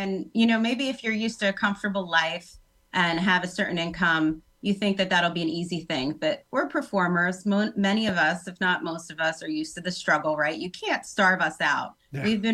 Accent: Philadelphia, Pennsylvania, United States; I would say, so I'm from Philly

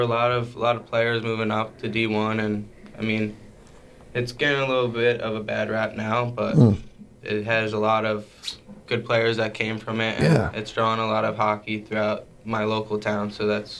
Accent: Port Monmouth, New Jersey, United States; Port Monmouth, New Jersey. So it's like Central Jersey. I know people say there's no such thing, but there's Central Jersey.

